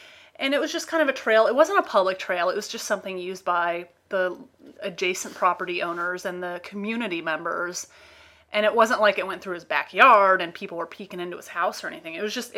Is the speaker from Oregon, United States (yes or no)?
no; California, United States; I'm just a little bitter because I grew up in Sonoma County, so it's like required by law that I hate Marin.